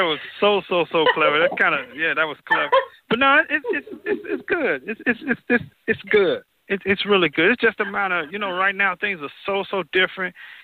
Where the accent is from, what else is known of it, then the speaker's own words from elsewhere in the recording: St. Louis, Missouri, United States; also born or lived in Los Angeles / New York; now in Atlanta, United States; I lived in L.A., then I moved to New York. Now I'm in Atlanta and I'm from St. Louis.